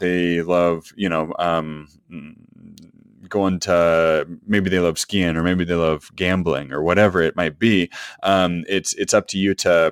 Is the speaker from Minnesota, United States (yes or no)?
no; Edmonds, Washington, United States; I've been here in Edmonds, my hometown, in near Seattle for 2 months